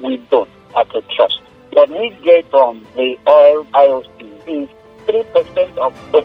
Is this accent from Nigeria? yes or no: yes; Ibeno, Akwa Ibom, Nigeria; We are from Ibono. We are Kwaibom. We are Nigerian.